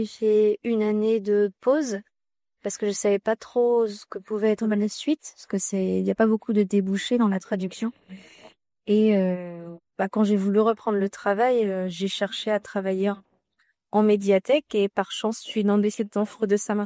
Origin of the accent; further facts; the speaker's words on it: Gouesnou, Brittany, France; j'ai 25 ans et je viens de la ville de Gouesnou, à côté de Brest, dans le Finistère.